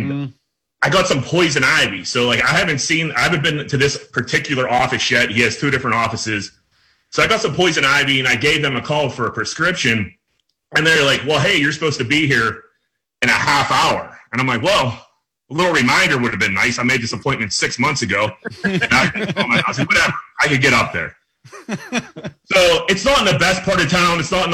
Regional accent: Pittsburgh, Pennsylvania, United States; we're from Greenfield, Carrick and Greenfield, very similar neighborhoods.

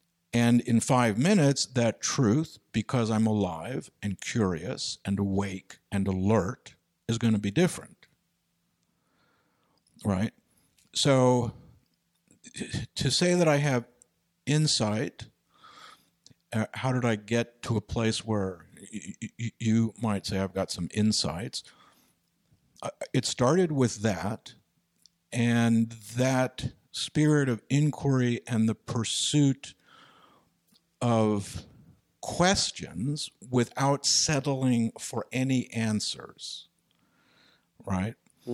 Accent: New York, United States; born there; I mean, I was born in 1950 in New York and so on.

